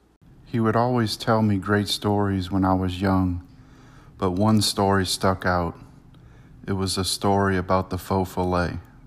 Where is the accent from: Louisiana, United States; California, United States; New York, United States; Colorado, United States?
Louisiana, United States; And growing up in Louisiana, I used to hear a lot of French words that I didn't understand.